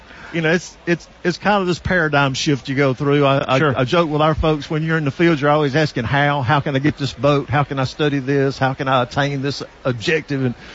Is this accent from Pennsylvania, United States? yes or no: no; Alabama, United States; now in South Carolina, United States; I'm originally from Alabama.